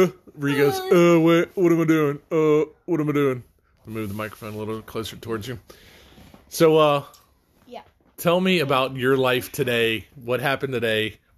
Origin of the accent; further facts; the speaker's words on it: Louisiana, United States; We're from Louisiana, and he went to LSU.